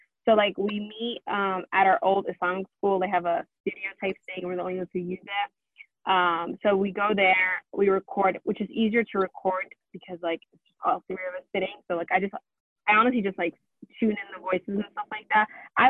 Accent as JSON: {"language": "English", "country": "United States", "tie": "born or raised there", "said": "although like we're all Somali, Zaytun's also not born in America, but like me is in this, well, like born and raised in America"}